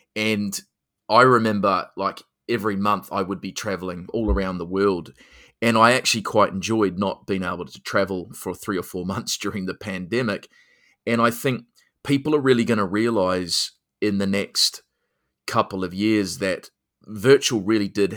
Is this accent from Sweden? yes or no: no; New Zealand; also born or lived in United Kingdom / United States; I'm a New Zealander, but I have lived overseas in the UK and the US for 20 years.